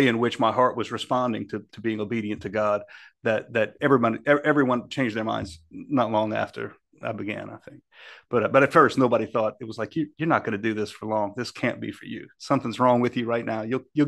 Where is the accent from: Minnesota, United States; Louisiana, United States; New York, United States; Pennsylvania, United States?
Louisiana, United States; As it turns out, I'm from South Louisiana. I live and work here now. Most Jesuits live and work in places other than where they grew up. But I grew up about 2.5 hours away from where I live now.